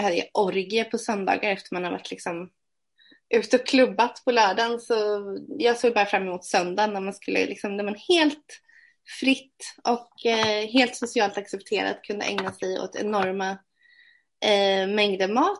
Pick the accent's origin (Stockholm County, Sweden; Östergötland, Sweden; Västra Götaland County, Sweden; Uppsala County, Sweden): Östergötland, Sweden; Malmslätt; samhälle som heter Malmslätt utanför Linköping. Mina föräldrar skilde sig när jag var 8. Och så växte jag upp med min 3-årige syster och min mamma.